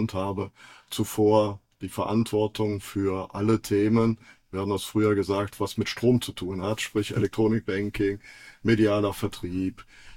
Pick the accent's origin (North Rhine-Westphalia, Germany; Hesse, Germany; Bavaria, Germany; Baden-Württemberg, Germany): North Rhine-Westphalia, Germany; Cologne; Ich komme aus dem Rheinland, aus Köln